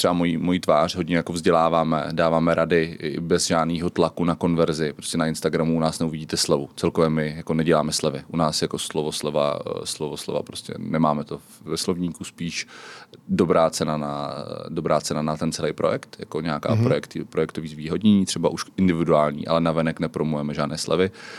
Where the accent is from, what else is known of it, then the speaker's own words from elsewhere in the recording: Pardubice, Pardubice Region, Czechia; also born or lived in Hradec Králové / Rychnov nad Kněžnou; Pocházím, já říkám, že jsem Pardubák, Hradečák a jinak jsem se narodil v Rychnově nad Knížnou.